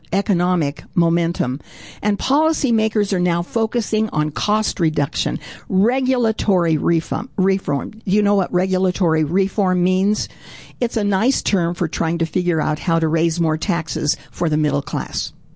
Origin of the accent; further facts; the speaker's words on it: Colorado, United States; I've lived in Colorado most of my life, and it used to be a pleasure to tell people that I was from Colorado.